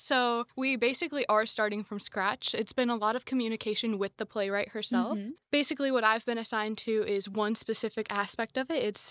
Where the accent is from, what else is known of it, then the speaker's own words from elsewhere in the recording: Knoxville, Tennessee, United States; So I grew up in Knoxville, Tennessee.